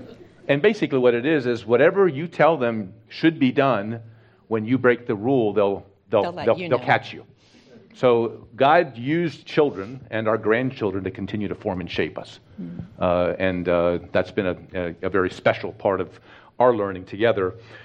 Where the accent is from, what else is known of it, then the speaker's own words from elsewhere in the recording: Mexico; growing up in Mexico, in the mountains, in a pioneering context, and in mission terms, as some people call it now, I'm a third culture kid, so I'm not Mexican, I'm not American, I'm something in between those two